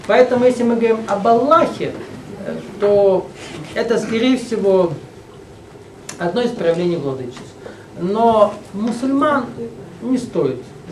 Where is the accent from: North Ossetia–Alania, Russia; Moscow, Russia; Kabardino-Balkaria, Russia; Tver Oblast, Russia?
Kabardino-Balkaria, Russia; Nalchik; Вот я вырос в Нальчике, Кабардино-Балкарии, Кавказ. Школу там закончил.